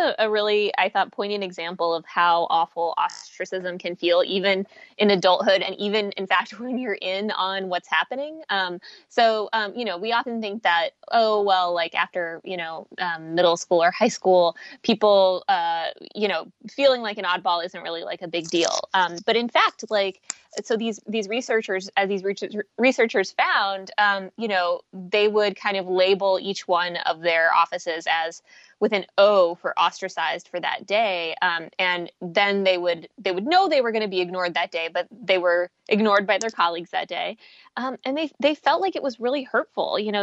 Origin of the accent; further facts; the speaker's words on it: Midland, Texas, United States; also born or lived in Russia; I'm a Russian Jewish refugee, and I grew up in Midland, Texas, which is in far west Texas.